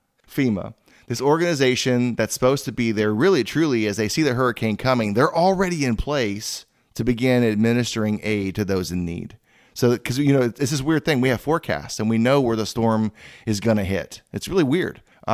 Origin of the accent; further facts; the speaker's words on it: Florida, United States; Now, I came from Florida, and I've been through hurricanes